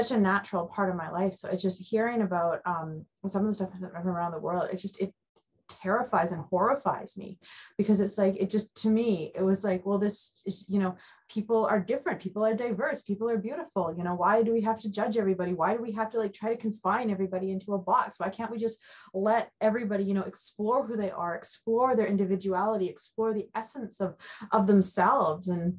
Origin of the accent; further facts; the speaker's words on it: Canada; Perplexes me because I'm from Canada and Alana's from the United States.